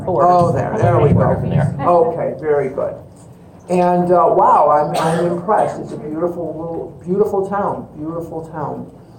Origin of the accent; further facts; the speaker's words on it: Scottsdale, Arizona, United States; also born or lived in Chicago, Illinois; I'm a recovered compulsive overeater, and I'm from Scottsdale, Arizona, via Chicago, as you'll find out as I tell you my story.